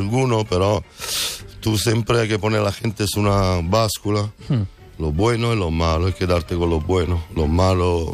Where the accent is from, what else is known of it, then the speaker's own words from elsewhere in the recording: Catalonia, Spain; Som mig català.